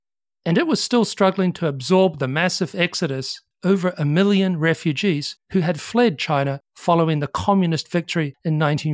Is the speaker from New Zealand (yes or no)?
yes; New Zealand; mostly from America, but some too from my home country of New Zealand